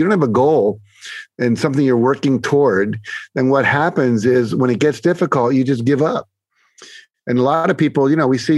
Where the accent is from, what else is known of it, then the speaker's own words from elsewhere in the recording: United States; Well, because I'm an American and I want to keep freedom in our country, you know?